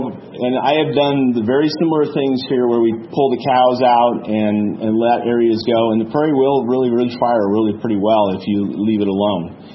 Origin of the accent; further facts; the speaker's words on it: Grinnell, Iowa, United States; I grew up in Grinnell. Very similar looking ground to this. When I grew up, we had 250 cows and very similar property